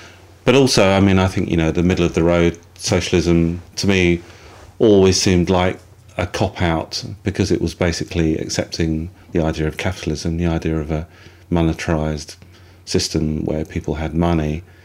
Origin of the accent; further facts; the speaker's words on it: St Albans, East of England, United Kingdom; when I was living at home growing up in St Albans in Hertfordshire, I was always a sort of strong poetry writer.